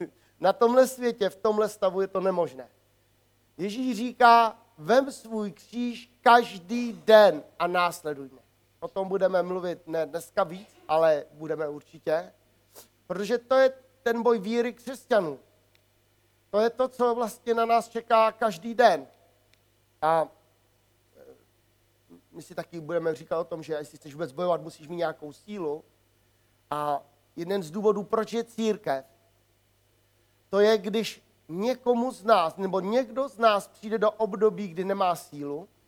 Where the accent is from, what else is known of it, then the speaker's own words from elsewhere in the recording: Bohemian Forest, Czechia; Já jsem kluk ze Šumavy.